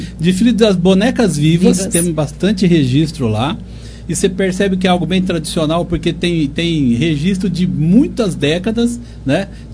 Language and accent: Portuguese; Monte Alto, São Paulo, Brazil; born there; eu nasci aqui em Monte Alto, né?